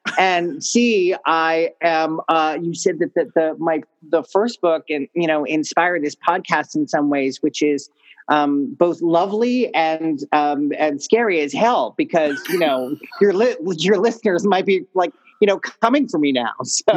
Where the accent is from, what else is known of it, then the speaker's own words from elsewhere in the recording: New York City, New York, United States; I grew up in New York City, and I was very lucky to be taken to the theater from a very, very, very small age.